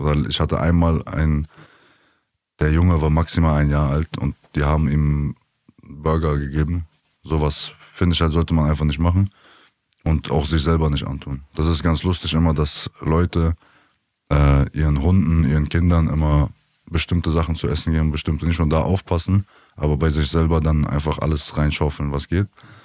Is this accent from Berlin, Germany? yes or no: yes; Berlin, Germany; wir kommen ja aus Berlin, aus Deutschland